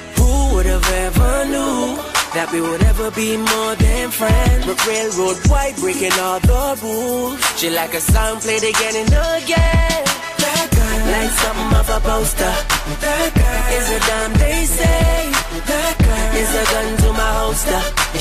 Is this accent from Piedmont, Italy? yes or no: yes; Turin, Piedmont, Italy; Allora, io sono di Torino. Abito dietro il Politecnico da sempre